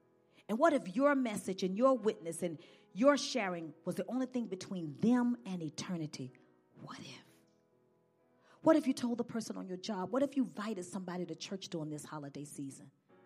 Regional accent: the South, United States; I'm from the South. We cook extra in case people come by. And I was raised that way.

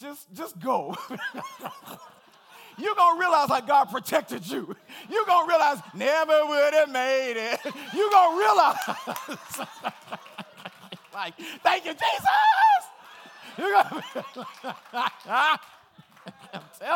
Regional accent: Compton, California, United States; what had happened to me growing up in Compton like I did, I made a decision I was never going to live like that.

